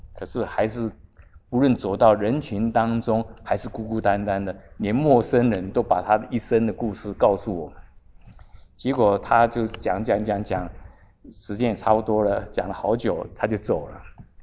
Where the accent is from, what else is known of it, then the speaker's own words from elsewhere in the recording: Taiwan; 像我从台湾来的，台湾的什么都拜，石头也拜，什么都拜的